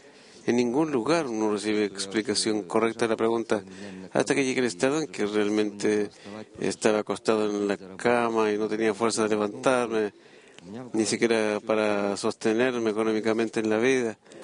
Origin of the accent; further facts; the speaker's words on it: Saint Petersburg, Russia; Yo soy de San Petersburgo